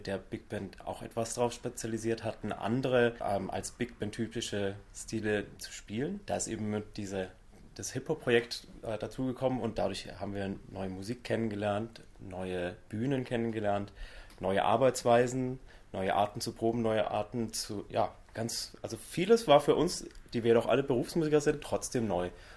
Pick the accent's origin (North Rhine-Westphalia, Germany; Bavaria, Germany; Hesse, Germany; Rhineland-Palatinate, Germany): Bavaria, Germany; Und bin geboren und aufgewachsen bei Nürnberg.